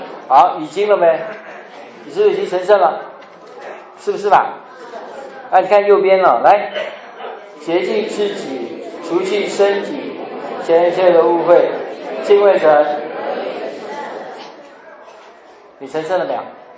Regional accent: Northeast China, China; 我们从东北来

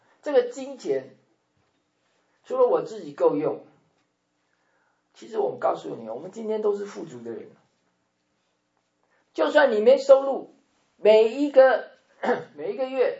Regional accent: China; 我们人是追求财富啊，我们中国人最喜欢跟人家比

